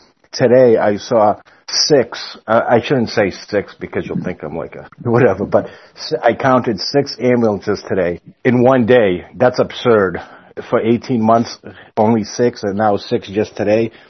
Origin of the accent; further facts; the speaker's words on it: Poland; now in United States; Polish. I was born in Poland. I came here in 79 to America. I was born in Poland.